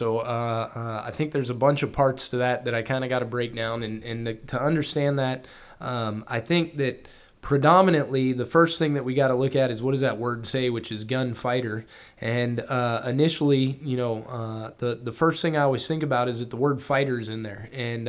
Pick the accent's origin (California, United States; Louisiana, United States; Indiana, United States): California, United States; also born or lived in France; because I grew up in California and in France where guns really just weren't around.